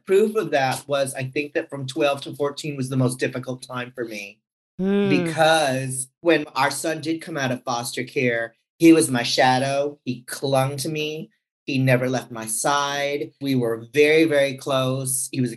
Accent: Philippines; I'm Filipino. Papa is Cajun, which means he's from Louisiana. So he's kind of French.

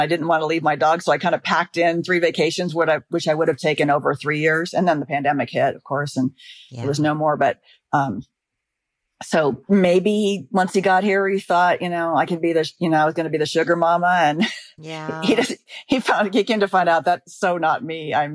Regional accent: Los Angeles, California, United States; and I'm from Los Angeles, so I'm really, really skeptical of everybody.

